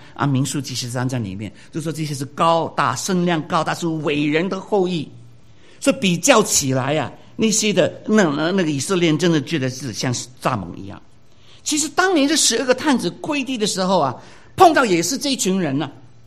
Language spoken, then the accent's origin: Chinese; Guangdong, China; accent: Cantonese; 所以我们广东话有句广东人讲话有意思